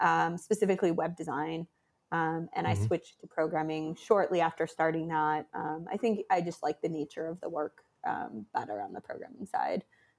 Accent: Minneapolis, Minnesota, United States; I grew up in Minneapolis area. It's a beautiful place to live. Everyone's really nice. Good culture.

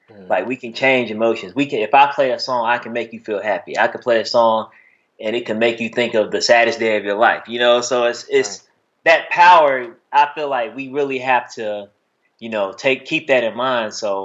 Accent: Shelby, North Carolina, United States; I'm from a small town. I'm from Shelby, North Carolina, like the smallest town ever.

